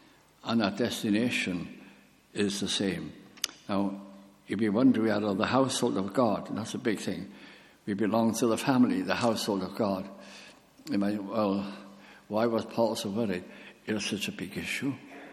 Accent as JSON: {"language": "English", "region": "Wales", "country": "United Kingdom", "said": "Who am I now? I'm Welsh."}